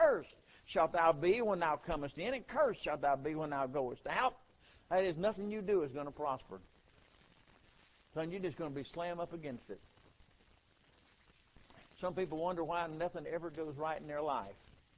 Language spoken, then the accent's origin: English; South Carolina, United States; born or raised there